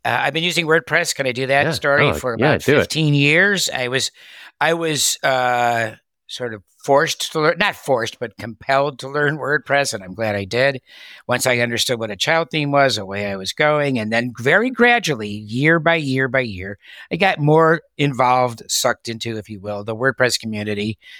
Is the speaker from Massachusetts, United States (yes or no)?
no; Cleveland, Ohio, United States; now in Nutley, United States; Well, hailing is Cleveland, Ohio. Okay. Excuse me. And the other, I've lived on the East Coast for 45 years. I live in Nutley, New Jersey, 12 miles west, directly west of Times Square.